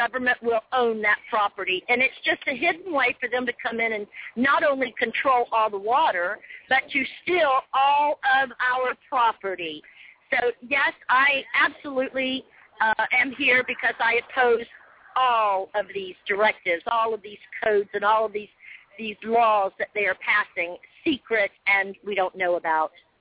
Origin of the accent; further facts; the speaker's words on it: Daytona Beach, Florida, United States; from Daytona Beach.